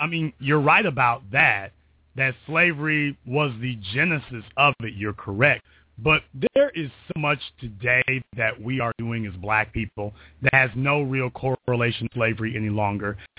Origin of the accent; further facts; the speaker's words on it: Louisiana, United States; Because I'm from Louisiana